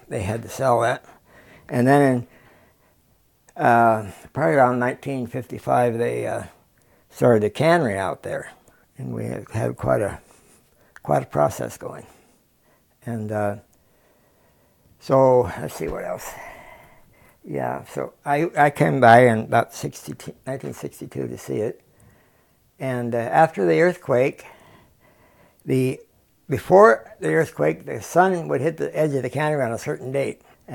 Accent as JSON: {"language": "English", "town": "Palmer", "region": "Alaska", "country": "United States", "tie": "born or raised there", "also_born_or_lived": "Oregon", "said": "Well, I was born in Palmer. I grew up some on Grandpa's place up there. And then my dad, he snuck us out of the state down to Oregon. We were there for 12 years. And then I've been back since."}